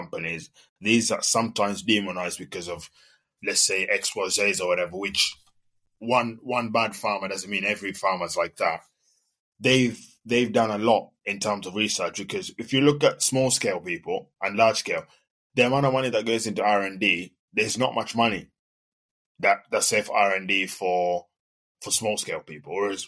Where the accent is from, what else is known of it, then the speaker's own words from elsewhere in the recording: Kenya; So obviously growing up in Kenya